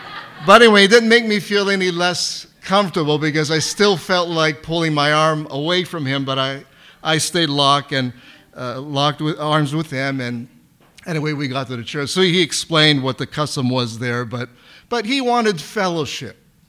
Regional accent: Canada; because I was born here. I'm Canadian. Though I speak Italian, I learned Italian in high school.

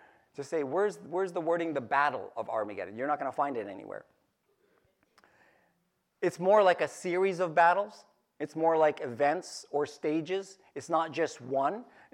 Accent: Philippines; He's not Filipino. I'm Filipino.

